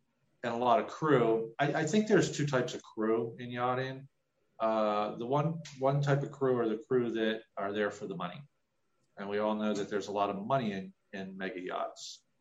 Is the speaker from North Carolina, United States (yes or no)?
no; New Jersey, United States; born there; I was born in New Jersey, right outside of Princeton, and my parents had a shore house. We call it the Jersey Shore